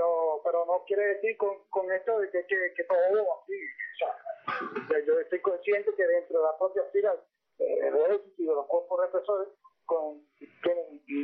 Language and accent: Spanish; Baracoa, Guantánamo, Cuba; born there; en Baracoa, la ciudad donde yo nací